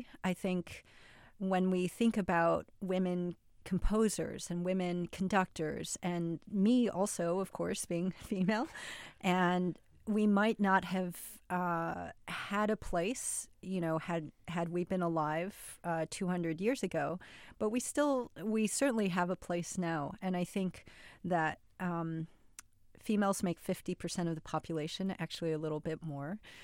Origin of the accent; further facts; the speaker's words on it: United States; I'm American, I was born here. My parents were immigrants, so I'm first generation American.